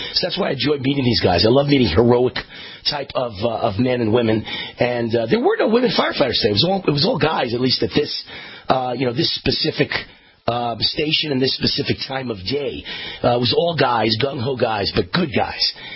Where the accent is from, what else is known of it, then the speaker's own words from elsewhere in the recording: United States; I'm American-made and proud of it.